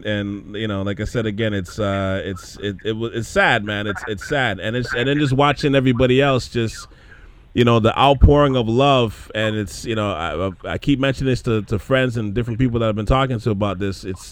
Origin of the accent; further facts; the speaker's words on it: Canada; And, you know, we're from Canada, so I can't imagine what the love was like being in New York City or wherever else, you know, across the world. Because just being in Canada here